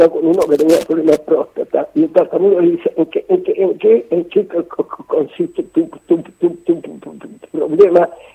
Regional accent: Versalles, Buenos Aires, Argentina; yo nací y me crié en Versalles

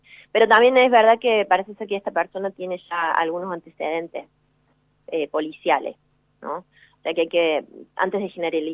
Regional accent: Córdoba, Argentina; accent: Córdoba accent; Sí, cordobesa, que es de donde soy, creo. Espero que todavía la tenga. Pero sí, yo vuelvo todos los años. De hecho, en enero me voy, estoy 2 meses allá. Así que siempre voy, estoy un par de meses y vuelvo y recupero mi tonada.

